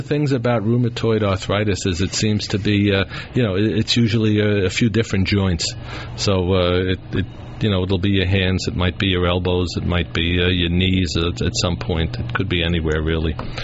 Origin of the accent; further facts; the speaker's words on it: Brooklyn, New York, United States; let's talk to Sam from my hometown of Brooklyn, New York.